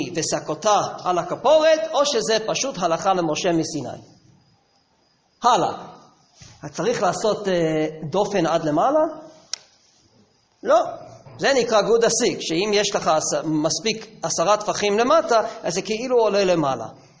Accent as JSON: {"language": "Hebrew", "country": "United States", "tie": "born or raised there", "moved": "yes", "lives_now": "Israel", "said": "אני עליתי ארצה בשנת 88. אני גדלתי בעיר בארצות הברית, שהיום זה עיר ואם בישראל, אבל אז לא היה."}